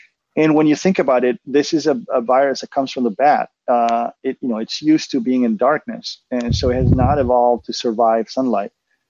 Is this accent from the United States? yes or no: no; Argentina; I was born and raised in Argentina, so I'm speaking as a Latino.